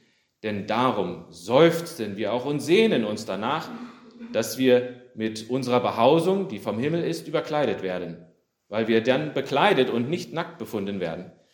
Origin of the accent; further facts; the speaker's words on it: Oberursel, Hesse, Germany; in Oberursel, wo ich aufgewachsen bin.